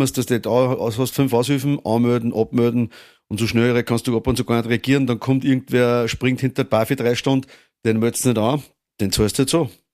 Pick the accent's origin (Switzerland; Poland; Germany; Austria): Austria; es ist ja wieder, Peter geschrieben, ein Kavaliersdelikt, wie man bei uns in Österreich sagt